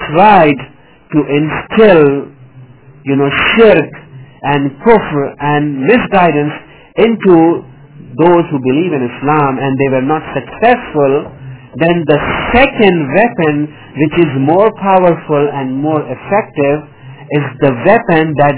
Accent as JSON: {"language": "English", "region": "California", "country": "United States", "tie": "born or raised there", "said": "I am born and raised in Silicon Valley"}